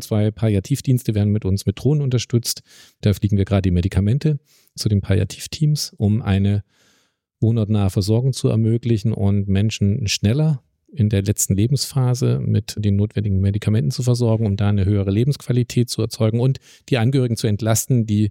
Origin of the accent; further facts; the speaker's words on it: Saxony-Anhalt, Germany; ich komme aus Sachsen-Anhalt